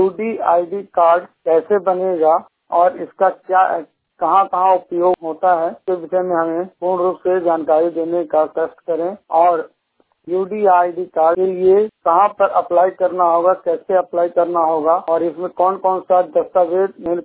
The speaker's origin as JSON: {"language": "Hindi", "town": "Aurangabad", "region": "Bihar", "country": "India", "said": "मैं बिहार औरंगाबाद जतिया का रहने वाला हूँ।"}